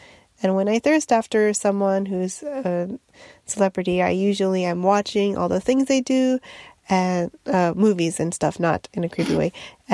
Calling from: Japan; Hi, Bim and Nicole. … I'm sending this from Japan

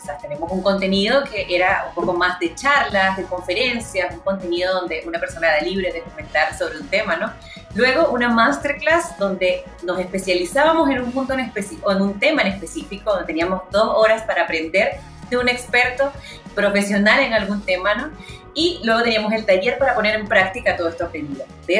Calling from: Chile; desde Chile.

